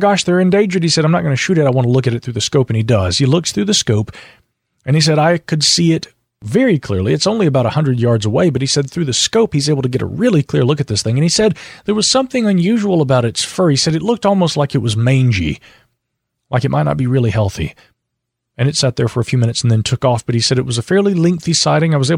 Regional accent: Miami, Florida, United States; Now, I grew up in Miami for 20 years, and I'm very familiar with the normal Florida sea creatures

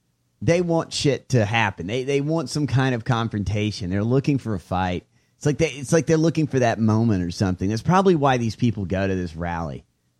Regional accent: the South, United States; Listen, I grew up in the South around a lot of these Trumpalo wackos.

